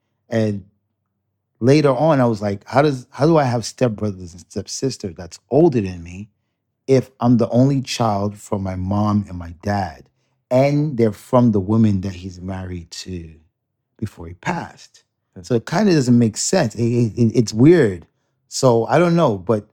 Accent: Brooklyn, New York, United States; So far from that, I grew up in the projects, in Marble Projects of the Brooklyn.

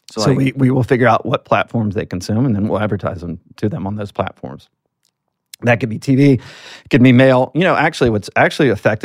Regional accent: Alabama, United States; I felt like, as a Southerner, I'm from Alabama

